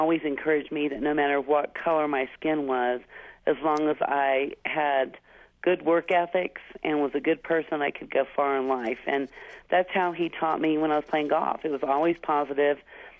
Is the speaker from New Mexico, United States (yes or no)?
yes; Roswell, New Mexico, United States; also born or lived in California; Well, I was born in California, raised in Roswell, New Mexico.